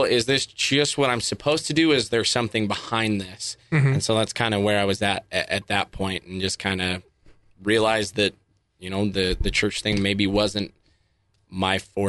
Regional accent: Kaysville, Utah, United States; Yeah. Born and raised Kaysville, Davis County area.

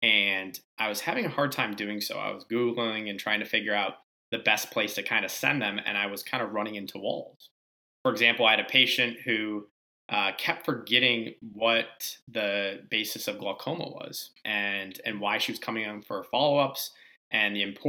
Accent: Novi, Michigan, United States; now in Charlotte, United States; I'm an optometrist that practices in Charlotte, North Carolina. But some background, I'm born and raised in Novi, Michigan.

